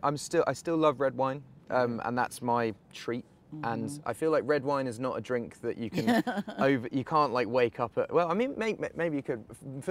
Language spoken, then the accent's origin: English; England, United Kingdom; probably the answer is growing up in England